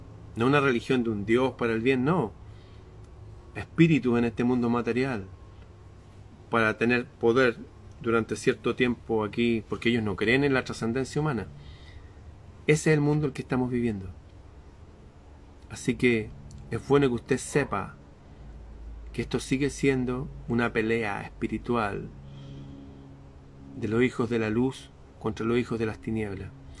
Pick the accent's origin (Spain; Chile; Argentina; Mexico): Chile; aquí en Chile, en mi país, en el norte de Chile